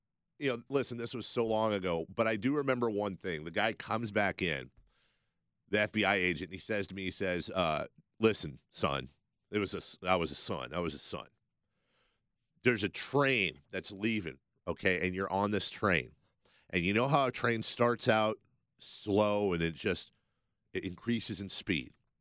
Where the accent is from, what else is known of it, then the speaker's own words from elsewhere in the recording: Carmichael, California, United States; I'm a pretty suburban dude, you know. born and raised in Carmichael, went to Rio Americano.